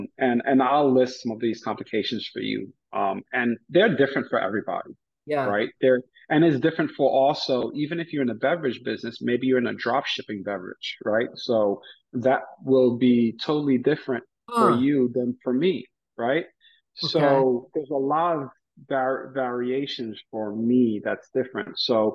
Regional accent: Haiti; I grew up in Haiti, and the way things work in Haiti

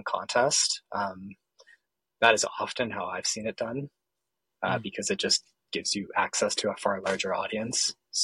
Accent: Canada; I'm Canadian

